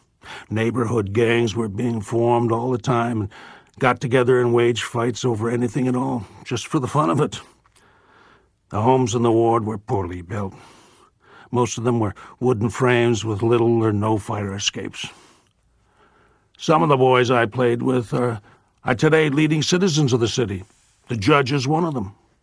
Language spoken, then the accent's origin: English; Newark, New Jersey, United States; born there; I was born in Newark in 1898. The Third Ward at that time was a Jewish and Polish neighborhood. We lived in three rooms, a family of four.